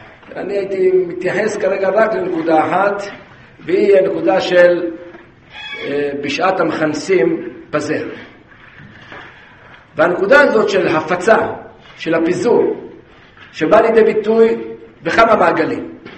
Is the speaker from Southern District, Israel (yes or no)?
no; Kiryat Ata, Haifa District, Israel; ואני זוכר בצעירותי, כשהייתי ילד בקריית אתא שבה גדלנו